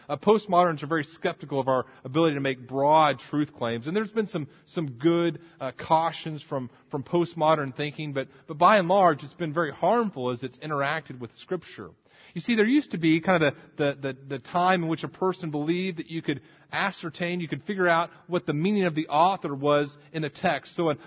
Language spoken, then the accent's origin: English; Scotland, United Kingdom; No more Irish jigs on the kitchen table. Besides, we're Scottish.